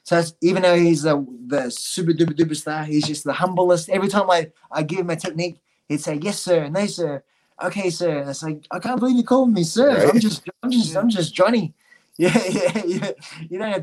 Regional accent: Australia; So so many Thais would come up to me going, where are you from? Australia.

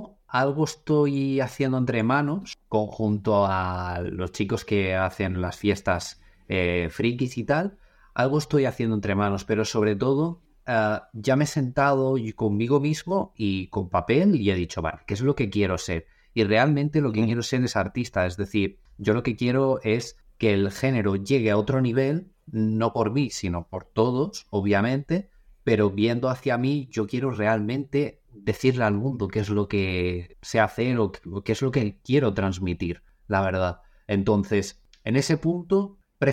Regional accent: Barcelona, Catalonia, Spain; yo en este caso soy de Barcelona

